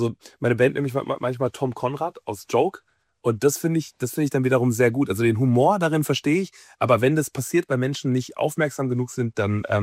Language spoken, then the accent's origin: German; Velbert, North Rhine-Westphalia, Germany; Velbert ist quasi mein Zuhause. Velbert ist meine Heimat. Ich glaube, dass meine Familie und meine engen Freunde da wohnen. Und der Stadtteil Langeberg, in dem ich lebe, der ist so ein bisschen, wird so Stadt der Villen genannt